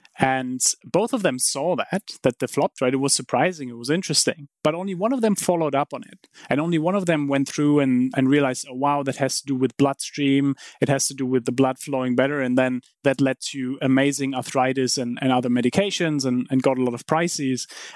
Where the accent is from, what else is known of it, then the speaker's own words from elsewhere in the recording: Heidelberg, Baden-Württemberg, Germany; I grew up in Heidelberg